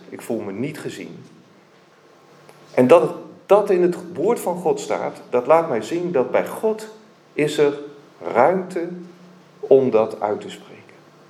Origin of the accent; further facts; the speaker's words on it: Weert, Limburg, Netherlands; Ik kom uit Weert natuurlijk, dat weten jullie, uit de gemeente daar.